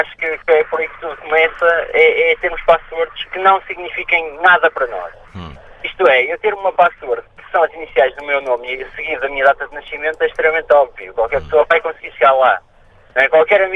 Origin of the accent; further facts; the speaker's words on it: Porto, Norte, Portugal; now in Lisbon, Portugal; sou do Porto, mas estou a trabalhar em Lisboa